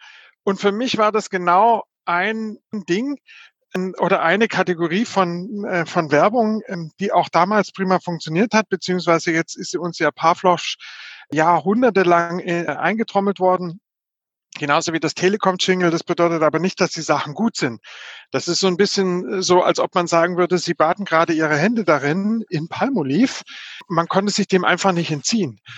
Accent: Southern Germany, Germany; ich bin im Süddeutschen groß geworden

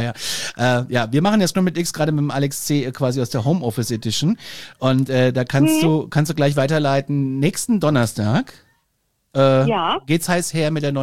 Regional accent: Kassel, Hesse, Germany; Wir sind ja aus Kassel, der Stadt des gehacktes Brötchen quasi.

